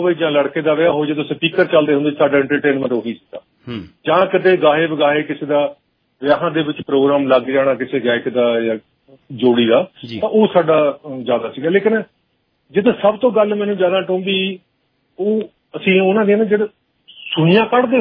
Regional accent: Ghumana, Punjab, India; ਮੇਰਾ ਪਿੰਡ ਰਾਜਪੁਰਾ

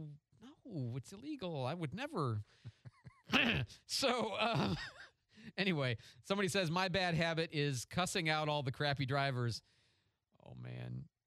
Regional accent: Chicago, Illinois, United States; I mean, I grew up in Chicago. Forgive me. It's in me.

